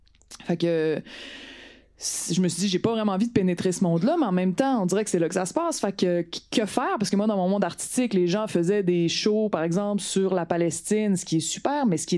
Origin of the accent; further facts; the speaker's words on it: Quebec City, Quebec, Canada; j'ai fait le conservatoire d'art dramatique à Québec. Je viens de Québec. J'ai été députée au centre-ville de Québec aussi. Je me suis vraiment enracinée là.